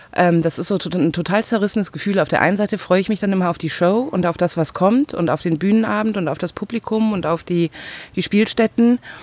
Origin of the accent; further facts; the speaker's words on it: Raden, North Rhine-Westphalia, Germany; born there; Ich bin geboren in, haltet euch fest, Ostwestfalen-Lippe. Altkreis Lübbecke bzw. Landkreis Minden-Lübbecke in einem kleinen Ort namens Raden. Und Raden ist der nördlichste Ort Nordrhein-Westfalens.